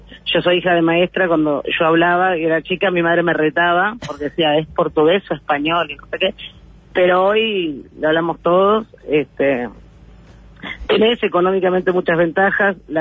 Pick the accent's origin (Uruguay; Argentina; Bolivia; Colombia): Uruguay; Rivera; also born or lived in Montevideo; en realidad nací en Montevideo, y a los 4 años, cuando teníamos 4 años, por este, mis padres se vinieron, que eran de Rivera los dos para Rivera, y ta, viví toda la vida acá. Después fui a Montevideo a hacer 5.º y 6.º de liceo.